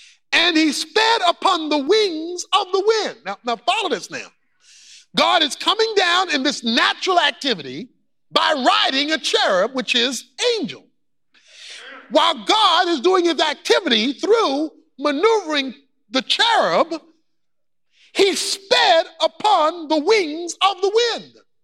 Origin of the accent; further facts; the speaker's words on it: Baltimore, Maryland, United States; When I was growing up in Baltimore, Maryland, every weekend I'd go visit my grandmother who lived on Fulton Avenue